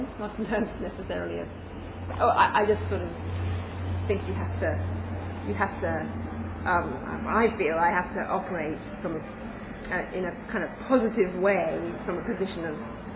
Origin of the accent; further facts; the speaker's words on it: England, United Kingdom; I come from England, by the way.